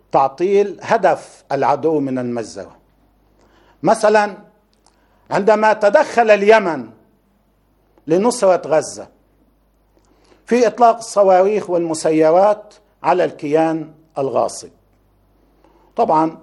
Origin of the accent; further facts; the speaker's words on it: Lebanon; هذا ما يجري عندنا في لبنان